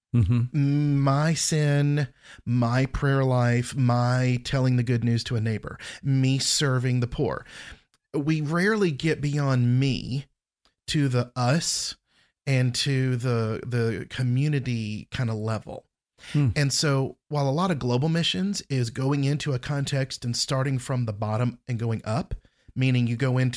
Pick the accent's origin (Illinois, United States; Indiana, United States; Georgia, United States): Georgia, United States; I'm from Georgia, and I think about that red Georgia clay, and it's so firm and hard.